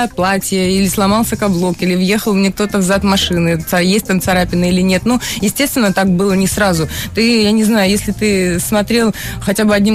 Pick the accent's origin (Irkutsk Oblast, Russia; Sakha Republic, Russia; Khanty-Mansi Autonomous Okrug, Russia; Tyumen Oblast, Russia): Tyumen Oblast, Russia; Tyumen; born there; Я сама родилась в Тюмени, у нас там нет трамваев.